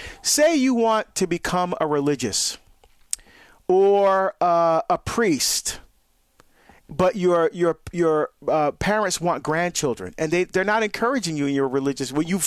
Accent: New Jersey, United States; What are we from New Jersey? I'm from Jersey.

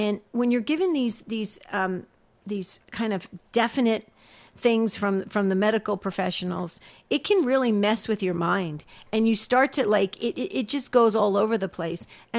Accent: New Jersey, United States; I'm from New Jersey, so I wasn't too far away.

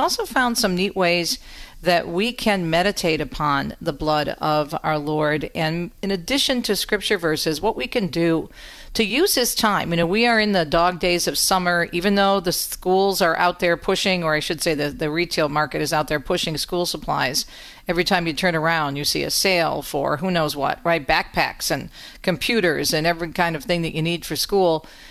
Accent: Michigan, United States; such as my home state of Michigan, where we're living right now until we go back to Italy

